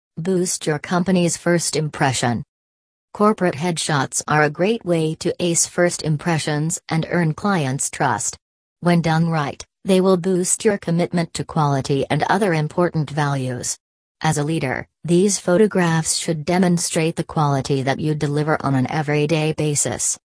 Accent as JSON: {"language": "English", "country": "Singapore", "said": "from Singapore."}